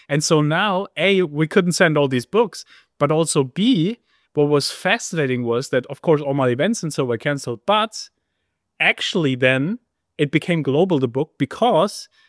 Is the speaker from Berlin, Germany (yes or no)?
no; Heidelberg, Baden-Württemberg, Germany; You know, I grew up in Heidelberg